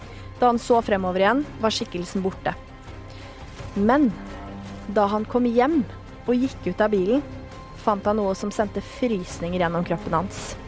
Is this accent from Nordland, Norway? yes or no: no; Nesodden, Akershus, Norway; jeg husker veldig godt at hjemme på Nesodden hos familien, så hadde jeg før på mitt gamle rom da, en hel speilvegg.